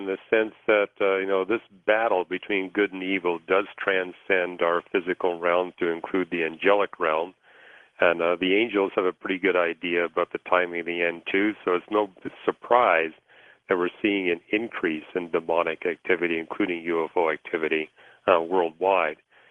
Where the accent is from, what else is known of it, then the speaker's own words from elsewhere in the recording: British Columbia, Canada; I grew up in British Columbia, where they talked about the Sasquatch.